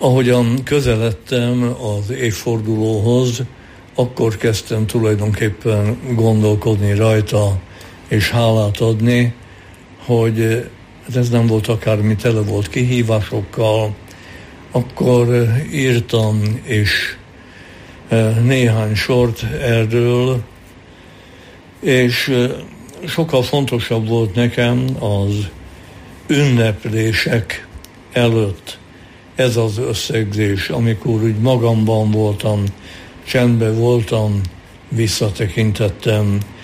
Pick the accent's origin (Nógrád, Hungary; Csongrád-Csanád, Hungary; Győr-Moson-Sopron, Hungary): Győr-Moson-Sopron, Hungary; Kapuvár; szülővárosomban, bár nem szülővárosom, hanem gyermekkorom városa, Kapuvár, ahol rokonaim nem élnek, de valamiképpen a gyökereim közül ott is vannak, mert ott gyerekeskedtem. És szüleim több mint 60 évig éltek Kapuváron.